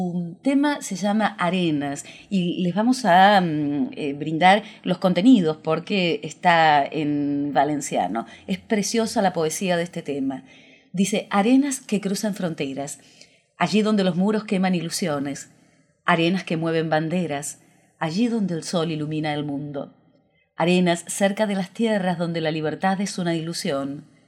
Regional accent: Argentina; desde la República Argentina.

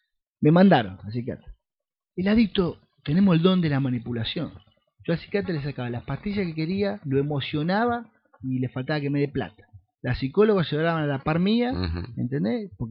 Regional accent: Buenos Aires, Argentina; yo soy de Buenos Aires

